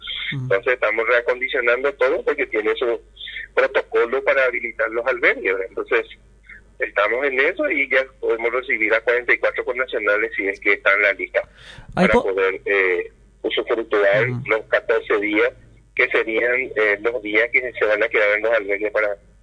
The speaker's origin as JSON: {"language": "Spanish", "region": "San Pedro", "country": "Paraguay", "said": "que somos paraguayos, ¿verdad?, y en este caso sanpedranos."}